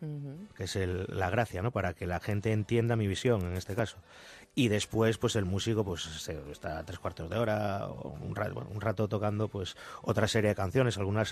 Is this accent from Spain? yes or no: yes; A Coruña, Galicia, Spain; Entonces me lo llevé un poquito al norte, yo soy de Coruña